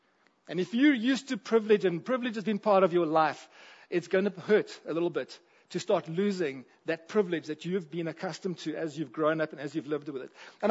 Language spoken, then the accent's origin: English; Vanderbijlpark, Gauteng, South Africa; As a kid growing up in Vanderbijl Park, there was incredible animosity between the English-speaking and the Afrikaans-speaking.